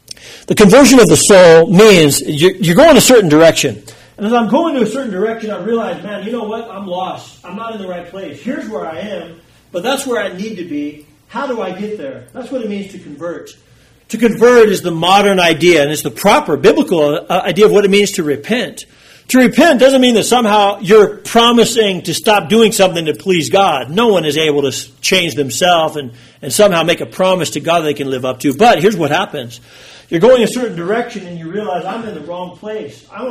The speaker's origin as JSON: {"language": "English", "town": "Colorado Springs", "region": "Colorado", "country": "United States", "tie": "born or raised there", "said": "I was so grateful to get back to Colorado Springs. I could live in my hometown, be in my home church area."}